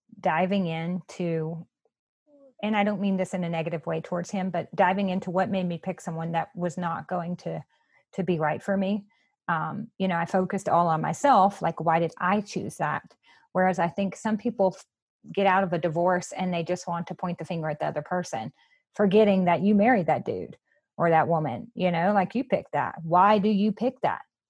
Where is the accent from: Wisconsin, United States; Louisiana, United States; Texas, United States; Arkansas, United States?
Louisiana, United States; I'm from Louisiana. And so that is a place where they're very Cajun.